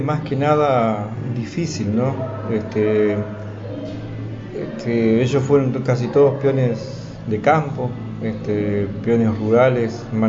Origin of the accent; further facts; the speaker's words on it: Cusamen, Chubut, Argentina; born there; soy nacido en Cusamen, que es mi descendencia territorial, y mi descendencia sanguínea es